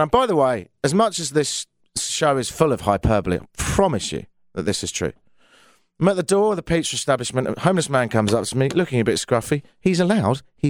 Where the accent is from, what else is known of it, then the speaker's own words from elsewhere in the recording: Brighton, South East England, United Kingdom; Anyway, I'm from the UK. I grew up in Brighton, which is a seaside town on the south coast.